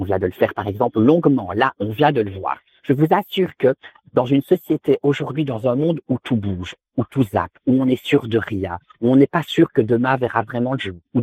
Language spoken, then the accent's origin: French; Belgium; now in Paris, France; Vous savez, je suis belge évidemment, mais j'habite Paris.